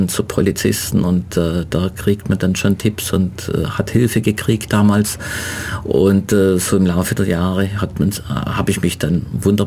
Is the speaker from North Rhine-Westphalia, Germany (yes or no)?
no; Geislingen, Baden-Württemberg, Germany; habe dann schon nebenher die Kontakte zur örtlichen Tageszeitung, also bei uns in Geislingen, geknüpft